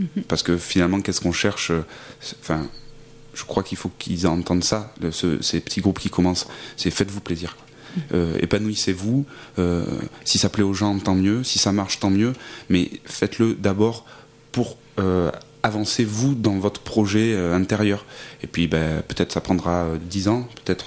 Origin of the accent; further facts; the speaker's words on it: Provence-Alpes-Côte d'Azur, France; Moi, je viens d'un petit village des Gorges du Verdon, donc il y a ce petit côté aussi retranché.